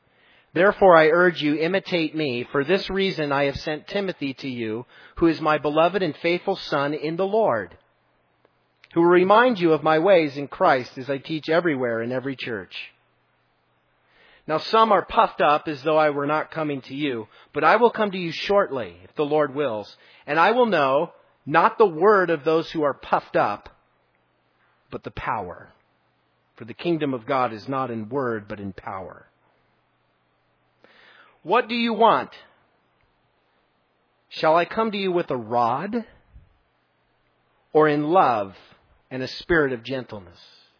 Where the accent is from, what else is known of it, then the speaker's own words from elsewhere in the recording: Albuquerque, New Mexico, United States; Many of you know my story. I'm from Albuquerque, from Calvary Chapel of Albuquerque.